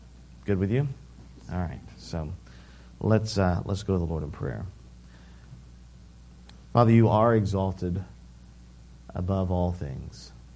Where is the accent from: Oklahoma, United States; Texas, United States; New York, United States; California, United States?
Texas, United States; Beaumont; So, I grew up around Beaumont, Texas, and so close to the coast, but not as close as this, but close enough that when you dig a hole, it fills with water.